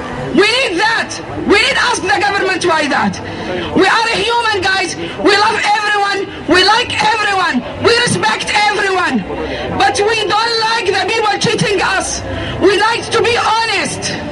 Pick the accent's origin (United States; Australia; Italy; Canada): Canada; English is a second language; We are Canadian and this is country.